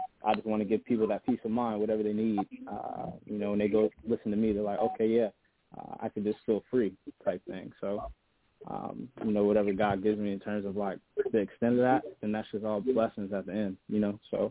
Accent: Buffalo, New York, United States; Yes, sir. … I'm from Buffalo, New York.

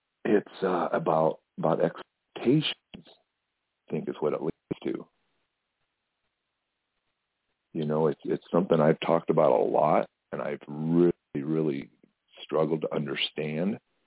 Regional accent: South Dakota, United States; born there; I was born right near Mount Rushmore, and my father used to give tours every summer there, and I used to ride along.

